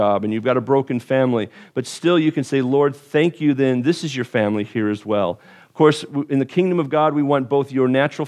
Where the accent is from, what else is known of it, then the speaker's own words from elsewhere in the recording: California, United States; As a Californian, I can't stand winter